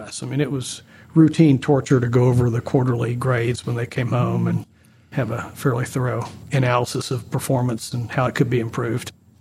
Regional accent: Muskogee, Oklahoma, United States; I was born in St. John's Hospital in Tulsa, but my family lived in Muskogee.

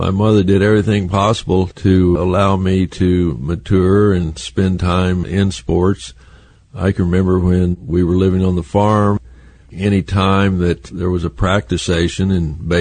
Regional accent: Dodge City, Kansas, United States; born there; I was born in Dodge City, Kansas.

